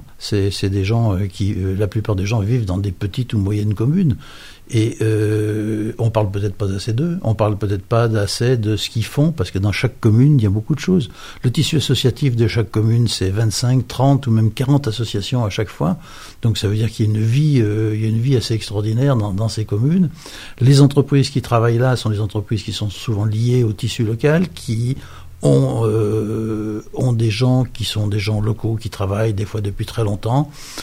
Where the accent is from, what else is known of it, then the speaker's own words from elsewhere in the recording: Saint-Savin, Auvergne-Rhône-Alpes, France; also born or lived in Bourgoin; je suis natif de Saint-Savin, enfin je suis né à Bourgoin très précisément, mais bon, parce que la maternité était à Bourgoin. Je suis donc natif de Saint-Savin, j'ai plusieurs générations de ma famille qui sont de Saint-Savin. J'ai tourné, j'ai vécu, je suis allé vivre en région parisie